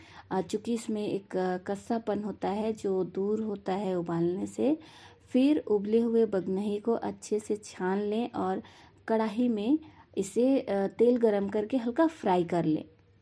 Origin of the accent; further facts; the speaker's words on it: Gajni, Jharkhand, India; और मैं गजनी गांव की रहने वाली हूं। लोहरदगा जिला अंतर्गत यह गांव पड़ता है